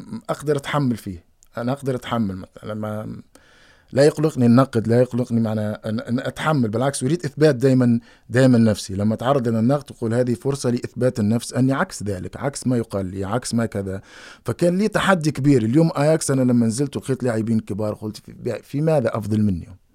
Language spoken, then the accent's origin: Arabic; Tunisia; أنا قد من تونس،